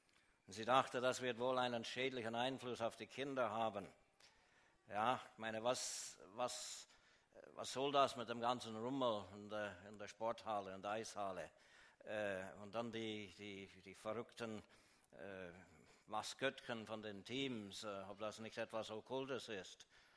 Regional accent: Kingston, Ontario, Canada; first language English; German is a second language; also born or lived in Toronto; now in Switzerland; Ich wohne zwar in der Schweiz, meine Frau ist Schweizerin, aber ich bin und bleibe Kanadier. Ich bin kein Schweizer. Ich bin in Toronto geboren. In Kingston aufgewachsen, dort habe ich einige Jahre unterrichtet

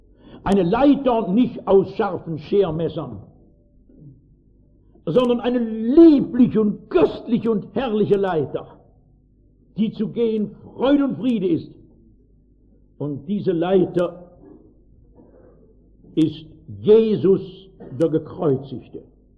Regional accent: Frankfurt, Hesse, Germany; Ich bin in Frankfurt groß geworden, einer Stadt, die neben anderen Schönheiten wimmelt, von Goethe-Erinnerungen.

